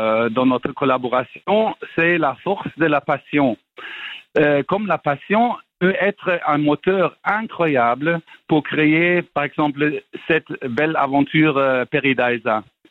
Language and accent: French; Germany; now in Belgium; je suis originaire d'Allemagne et dans le temps, je travaillais dans le plus grand parc ornithologique en Allemagne.